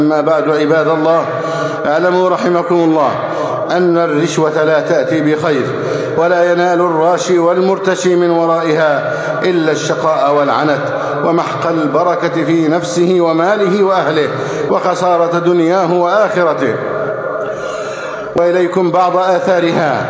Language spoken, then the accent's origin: Arabic; Egypt; اللهم احفظ بلدنا مصر أمناً أماناً، صفاءً رخاءً